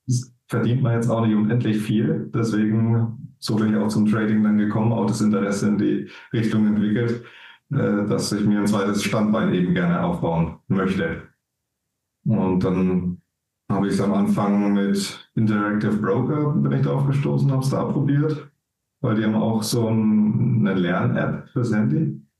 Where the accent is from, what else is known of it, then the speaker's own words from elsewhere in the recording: Bamberg, Bavaria, Germany; Ich bin 27 Jahre jung. Ich komme aus Bamberg in schönen Bayern, relativ südlich.